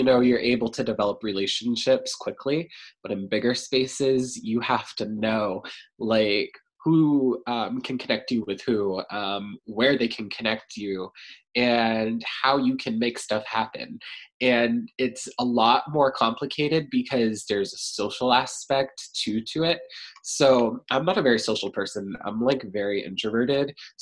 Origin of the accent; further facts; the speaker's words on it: Raleigh, North Carolina, United States; now in Sanford, United States; I come from Raleigh, North Carolina, and that's like a really, really big city compared to Sanford, Maine.